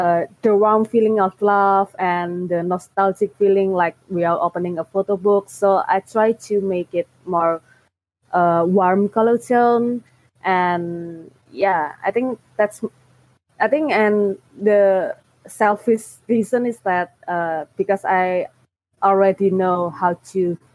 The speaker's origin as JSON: {"language": "English", "country": "Indonesia", "second_language": "English", "said": "I take reference from my hometown environments, and sometimes I try to make the character gesture that are common in this Indonesia."}